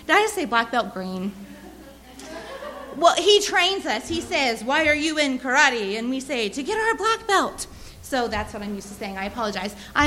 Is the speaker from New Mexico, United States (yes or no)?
yes; New Mexico, United States; I am from New Mexico. I do live in the desert.